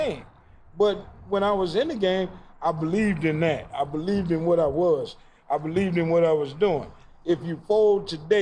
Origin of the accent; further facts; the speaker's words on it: Mississippi, United States; Oh, I ain't from nowhere. I'm from Mississippi.